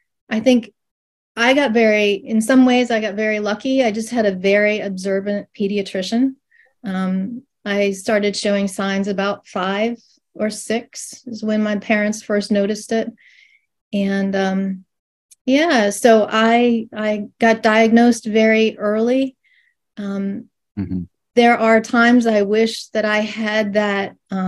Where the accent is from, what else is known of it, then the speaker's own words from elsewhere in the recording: New Hampshire, United States; now in Frederick, United States; I'm originally from New Hampshire, southern New Hampshire. I live in outside of Frederick, Maryland now, and that's about an hour outside of D.C. and an hour outside of Baltimore.